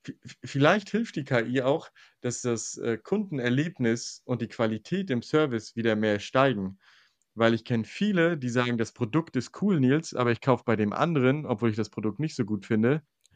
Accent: Northern Germany, Germany; aufgrund von Dialekten, die ich als Norddeutscher vielleicht manchmal mitbringe und den hessischen Einfluss, verstehen die mich nicht immer so gut.

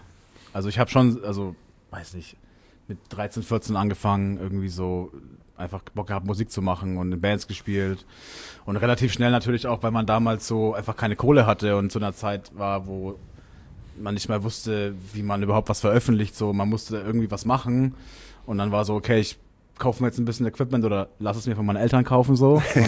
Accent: Nuremberg, Bavaria, Germany; also born or lived in Berlin

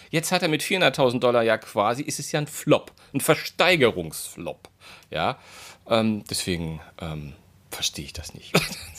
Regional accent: Hamburg, Germany; Außerdem komme ich aus Hamburg. Wir sagen immer Moin.

